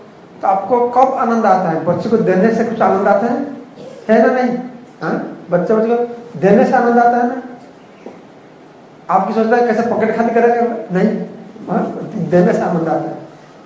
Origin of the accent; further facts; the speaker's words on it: Odisha, India; हाँ, उड़ीसा में, मैं तो उड़ीसा से आया ना